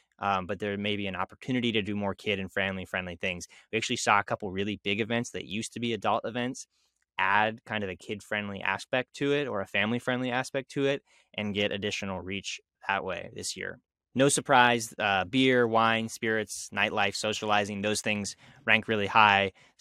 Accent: Pittsburgh, Pennsylvania, United States; Two mac and cheese festivals in my hometown of Pittsburgh and in a couple other places were really popular.

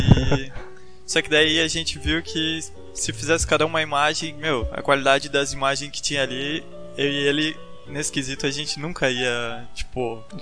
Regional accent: Blumenau, Santa Catarina, Brazil; De Blumenau, Santa Catarina.

